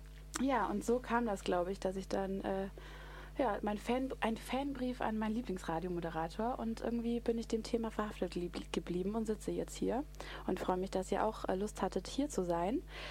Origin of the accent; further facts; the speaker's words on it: Augsburg, Bavaria, Germany; ich mochte einen Radiosender in Augsburg, wo ich herkomme